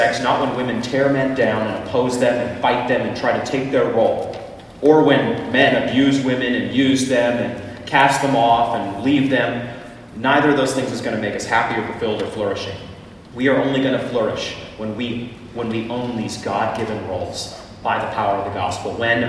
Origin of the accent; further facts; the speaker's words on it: New England, United States; I'm from New England. I'm from Patriots country